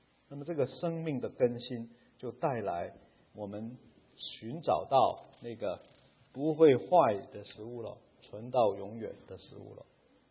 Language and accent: Chinese; Macau; 就是我在澳门出生啊，咱们那个小地方啊，那个年代啊，几十年前是没有人卖馒头的